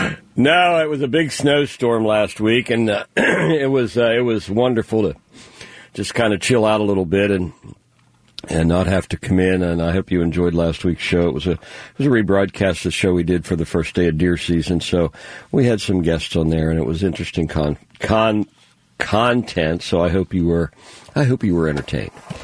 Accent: Pennsylvania, United States; I grew up in Somerset County, Pennsylvania

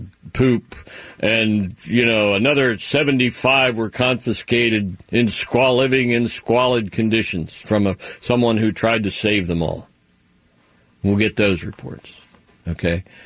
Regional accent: Pennsylvania, United States; I know where Pocahontas is. I was from Somerset County.

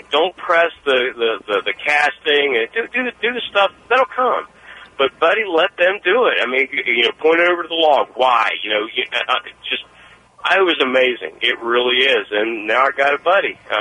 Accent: West Virginia, United States; I'm originally from West Virginia

